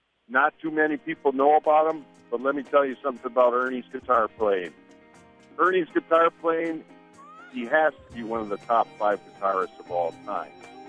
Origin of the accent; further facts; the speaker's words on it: Milwaukee, Wisconsin, United States; I'm from Milwaukee.